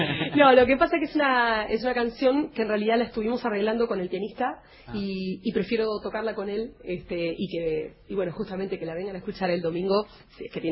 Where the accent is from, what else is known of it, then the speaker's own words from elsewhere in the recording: Buenos Aires, Argentina; also born or lived in Bariloche; vivo en Buenos Aires, soy de Buenos Aires.